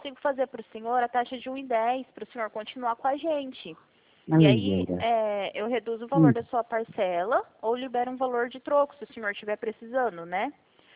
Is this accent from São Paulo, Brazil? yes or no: yes; Presidente Prudente, São Paulo, Brazil; Eu sou de Presidente Prudente, São Paulo.